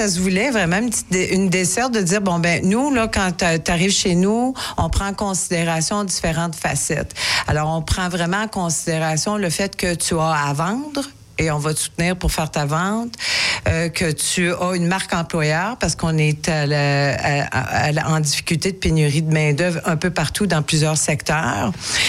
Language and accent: French; Montreal, Quebec, Canada; born there; En fait, je suis une polyglotte. Moi, je suis née à Montréal, mais j'ai eu une famille qui a déménagé à travers le Canada.